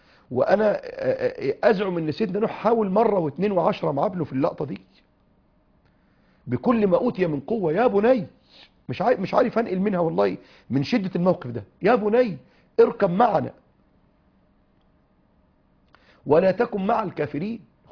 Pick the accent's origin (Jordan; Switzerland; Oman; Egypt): Egypt; لنا كمصريين